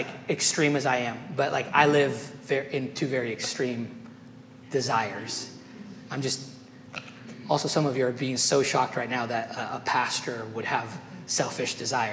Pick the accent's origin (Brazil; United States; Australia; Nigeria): Brazil; Rio de Janeiro; English is a second language; I was born in Brazil. You know song, …?